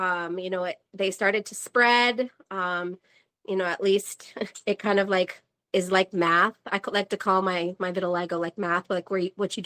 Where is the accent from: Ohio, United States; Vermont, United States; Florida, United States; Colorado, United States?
Vermont, United States; I'm from Vermont. And as some of you may know, Vermont, one, has more cows than people.